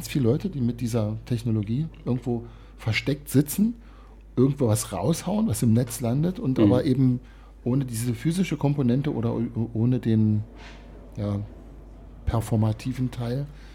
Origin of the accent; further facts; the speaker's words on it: Berlin, Germany; Ich hatte eine Beziehung zu Karlshorst, weil das war unser Nachbardorf. Ich komme aus dem Hans-Loch-Viertel.